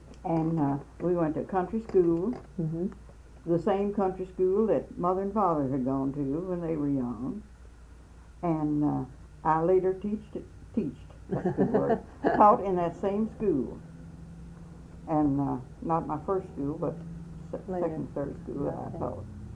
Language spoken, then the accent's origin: English; United States; Well, my mother and father were both born and raised in Nelson County, in the same vicinity where they live now. I was born, and all of us were born in the same house, all the children were born in the same house.